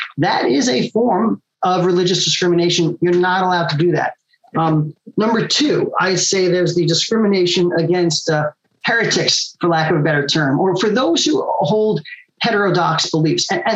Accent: New York, United States; and I am from New York, so I talk a little bit fast.

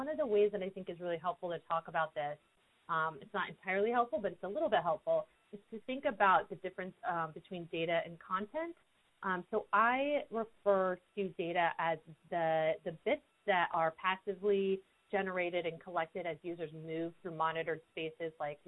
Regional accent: United States; I, as an American, was not familiar with this when I started studying it

